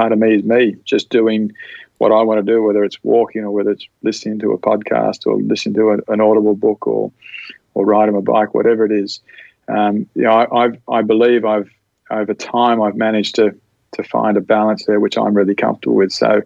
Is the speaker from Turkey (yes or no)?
no; Australia; now in Ireland; And certainly as an Aussie back home, when you're down there, you think, geez, you know, it would make good sense to do it. Now that I'm living up here and coaching in Ireland